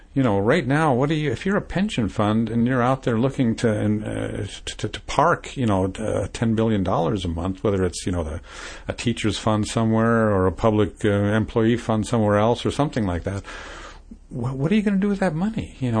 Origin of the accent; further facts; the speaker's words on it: Norway; You know, I grew up in Norway, for example.